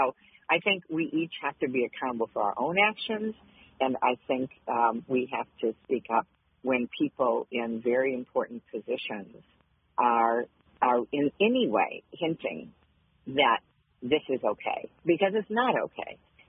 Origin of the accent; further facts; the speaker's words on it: Clare, Michigan, United States; I grew up in Clare, and legal gun ownership has been a part of my family and hunting